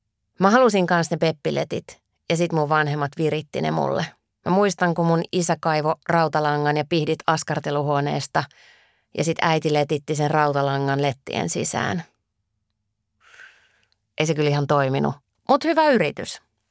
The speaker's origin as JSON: {"language": "Finnish", "region": "North Karelia", "country": "Finland", "said": "Sellaisia naisia ei meillä päin Pohjois-Karjalassa asunut."}